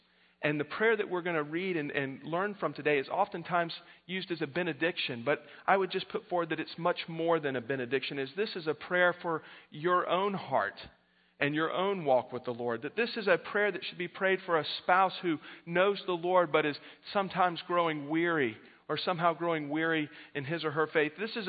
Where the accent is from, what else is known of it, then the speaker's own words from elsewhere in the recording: Jacksonville, Florida, United States; Josh mentioned that I'm from Jacksonville, Florida, largest city in America landwise